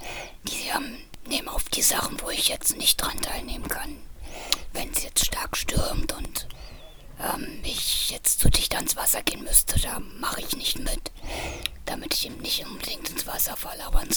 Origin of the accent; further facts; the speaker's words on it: Berlin, Germany; ich komme aus Berlin